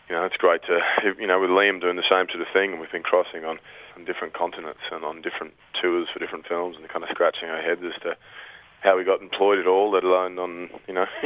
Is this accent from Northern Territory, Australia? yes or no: yes; Northern Territory, Australia; also born or lived in Victoria; Look, I live in a lot of different places, and I guess my earliest memories were up there, you know, buffalo and crocodiles and what have you